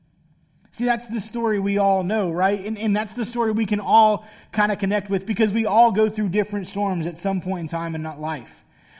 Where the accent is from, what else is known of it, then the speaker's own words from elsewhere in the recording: Florida, United States; I'm from Florida, I guess. Like that's the best I can tell you. That's where I was born. That's where I spent most of my childhood.